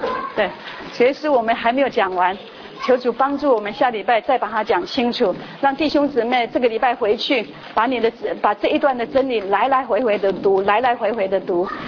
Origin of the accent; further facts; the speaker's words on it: Taiwan; 我们台湾人哈